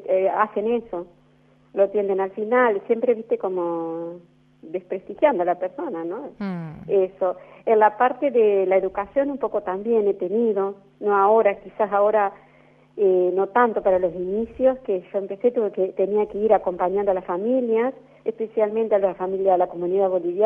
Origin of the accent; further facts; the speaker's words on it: Argentina; pero yo soy argentina